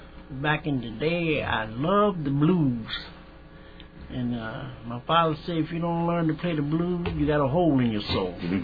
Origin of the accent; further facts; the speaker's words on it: Boley, Oklahoma, United States; No, I'm from a small town, Boley, Oklahoma.